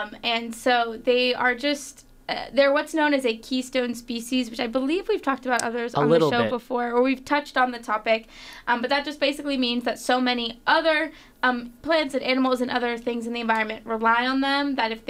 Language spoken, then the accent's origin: English; Florida, United States; So conchs are very important to ecotourism in areas like the Bahamas and even in my home state of Florida.